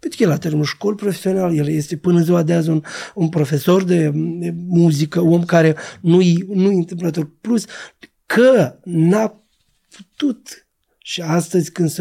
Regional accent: Ungheni, Ungheni District, Moldova; now in Chișinău, Moldova; ca să vin din Ungheni la Chișinău

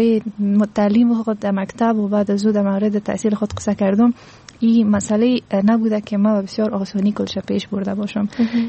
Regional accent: Afghanistan; ما افغان هستیم،

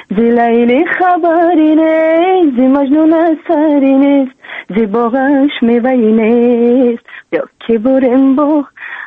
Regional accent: Tajikistan; من تاجیک هستم، من از تاجیکستان هستم.

